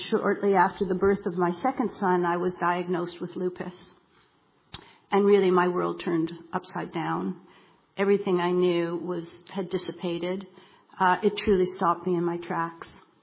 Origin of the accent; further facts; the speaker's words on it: Toronto, Ontario, Canada; moved away as an adult; growing up in Toronto, Canada, I had little, if any, competencies and experience to deal with the complexities of living in a country of divide.